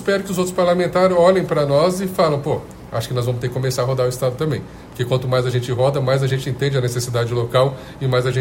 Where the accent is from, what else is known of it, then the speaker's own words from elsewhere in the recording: Mato Grosso do Sul, Brazil; now in Santa Catarina, Brazil; eu sou do Mato Grosso do Sul. Eu estou há 23 anos em Santa Catarina.